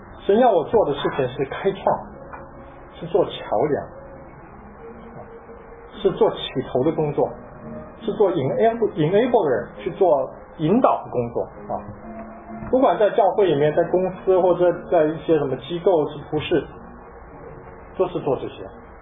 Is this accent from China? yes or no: no; Taiwan; now in United States; 我从小在台湾长大，那我是外省人，就叫外省人，因为我大部分同学都是本省人啊。那我就不会讲这个，那个时候还不会讲台湾话、闽南话